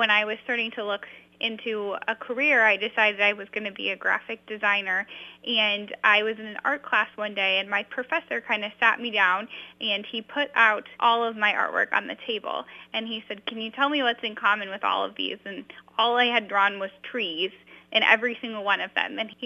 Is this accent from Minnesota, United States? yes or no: yes; Minnesota, United States; I'm from Minnesota, and my family has a cabin in northern Minnesota, and I grew up going to the cabin and spending lots of time outside.